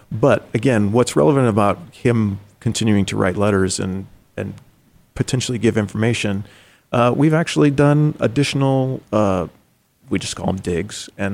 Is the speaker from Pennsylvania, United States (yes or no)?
no; Seattle, Washington, United States; when I grew up in the Seattle area, the Green River killings were happening when I was in junior high and high school.